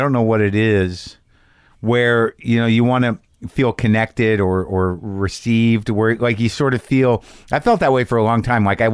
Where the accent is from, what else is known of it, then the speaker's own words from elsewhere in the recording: New Mexico, United States; I grew up in New Mexico and you could take these ACTs. I never took SATs.